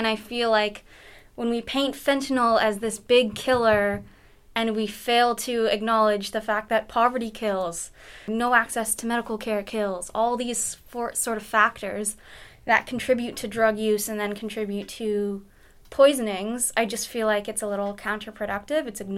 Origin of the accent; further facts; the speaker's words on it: Vancouver, British Columbia, Canada; I'm from East Vancouver. I grew up in the Killarney area.